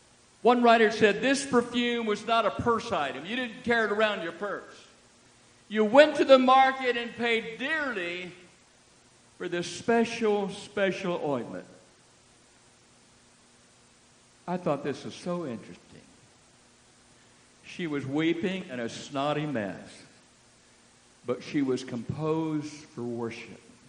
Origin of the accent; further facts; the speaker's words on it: Woodville, United States; I grew up in Woodville in the Pentecost Church of God. And when my mother took us to church, I must have been about 3 years of age.